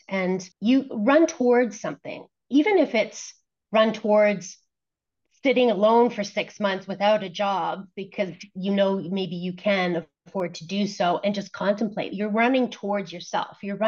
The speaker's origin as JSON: {"language": "English", "town": "Toronto", "region": "Ontario", "country": "Canada", "lives_now": "United States"}